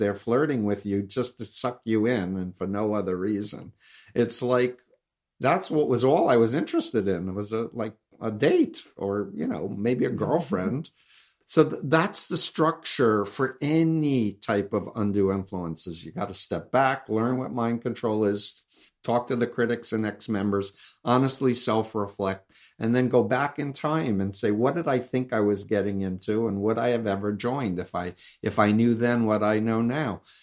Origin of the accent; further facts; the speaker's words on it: New York, United States; You know, he's a criminal. I'm from New York. I grew up 1.3 miles from him.